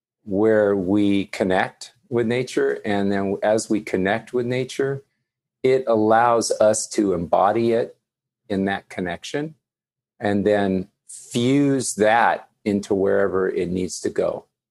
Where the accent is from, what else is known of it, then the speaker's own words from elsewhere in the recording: Hawaii, United States; born there; And then I moved to Hawaii. Back to Hawaii, I was born in Hawaii.